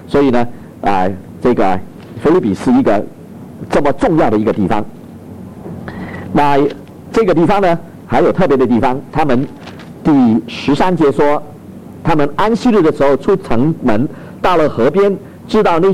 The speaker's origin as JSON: {"language": "Chinese", "country": "China", "said": "跟我们中国人一样，分得非常的散啊，世界各地都有。"}